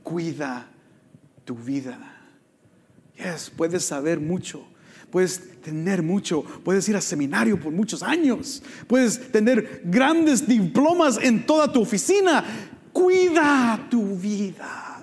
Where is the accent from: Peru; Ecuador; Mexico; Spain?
Mexico; O para decirlo así como mexicano, aquellos hermanos chismosos